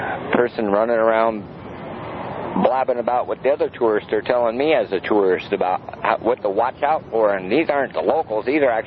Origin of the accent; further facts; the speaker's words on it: Washington, United States; people all over that I've talked to that are in the same boat that I am from Washington